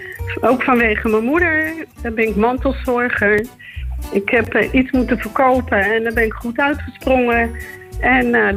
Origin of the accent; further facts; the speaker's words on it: Zaandam, North Holland, Netherlands; born there; now in Almere, Netherlands; Ik kom uit Zaandam, geboren.